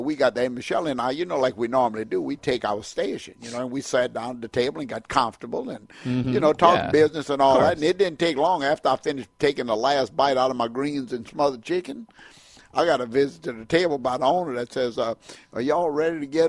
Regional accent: Louisiana, United States; Well, I thought they knew I was from Louisiana.

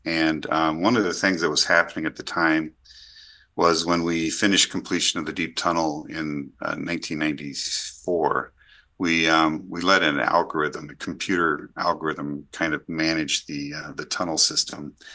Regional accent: Illinois, United States; by my home state, Illinois and Chicago.

